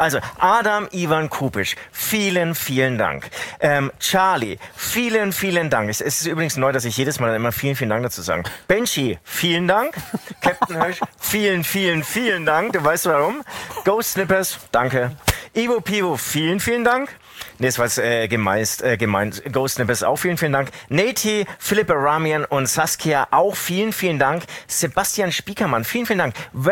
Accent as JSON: {"language": "German", "region": "Bavaria", "country": "Germany", "accent": "Franconian", "said": "Ich spreche zwar Fränkisch."}